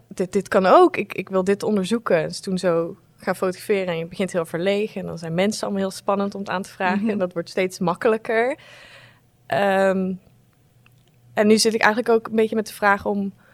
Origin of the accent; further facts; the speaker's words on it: Roosendaal, North Brabant, Netherlands; Ik kom uit Roosendaal.